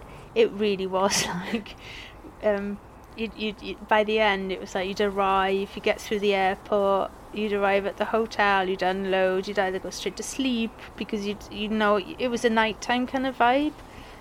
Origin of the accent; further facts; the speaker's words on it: Wales, United Kingdom; I'm, you know, born and bred in Wales. You know, there's no hiding away from the accent and stuff. But I'm from South Wales. I'm a South Wales mongrel.